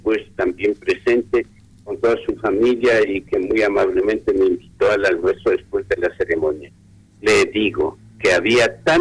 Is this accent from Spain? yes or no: no; Ecuador; porque todos somos ecuatorianos y todos somos hermanos